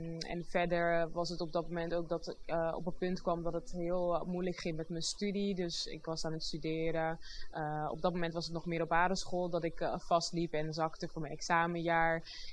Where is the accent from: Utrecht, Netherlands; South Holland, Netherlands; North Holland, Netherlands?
South Holland, Netherlands; Rotterdam; ik ben 29 jaar oud, ik kom uit Rotterdam.